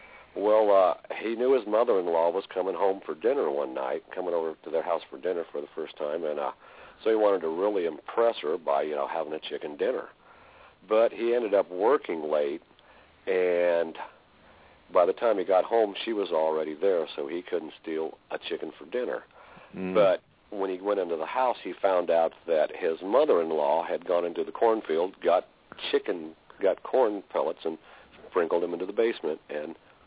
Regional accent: Kansas, United States; My grandfather, well, I'm from Kansas, and when he was a young man and about to get married

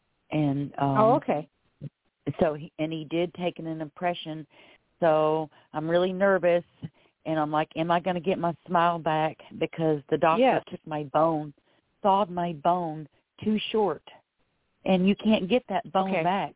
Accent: Florida, United States; I'm from Florida.

